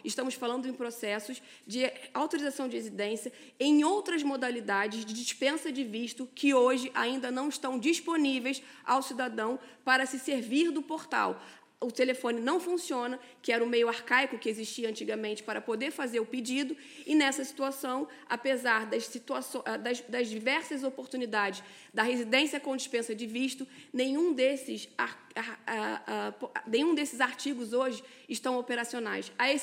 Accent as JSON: {"language": "Portuguese", "country": "Brazil", "tie": "born or raised there", "lives_now": "Portugal", "said": "eu não vou falar apenas como portuguesa, natural do Brasil, porém, com uma nacionalidade que decorre do sangue"}